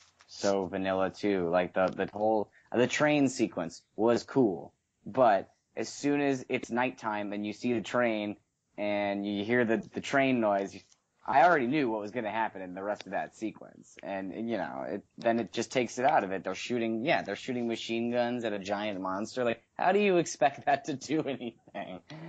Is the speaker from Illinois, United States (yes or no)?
no; Las Vegas, Nevada, United States; I was laughing like as soon as they started talking about Yucca Mountain, because I'm from Las Vegas.